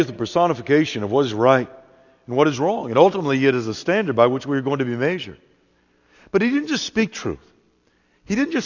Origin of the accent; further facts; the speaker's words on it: California, United States; born there; I come from the West Coast by birth. I was born in California. I tell people I got out as quickly as I could, but I was born there.